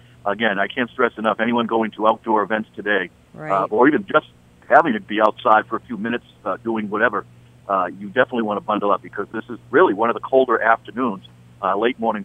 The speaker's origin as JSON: {"language": "English", "town": "Braintree", "region": "Massachusetts", "country": "United States", "tie": "born or raised there", "said": "many years growing up in Braintree, we'd go there in the summer, and was one of the coldest beaches"}